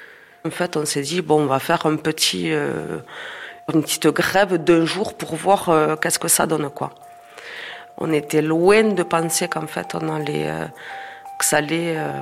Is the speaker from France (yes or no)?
yes; Tarbes, Occitanie, France; je suis de Tarbes dans les Hautes-Pyrénées.